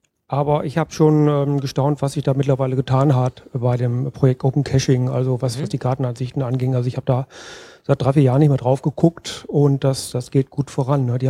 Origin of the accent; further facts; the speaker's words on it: Paderborn, North Rhine-Westphalia, Germany; ich komme aus Paderborn.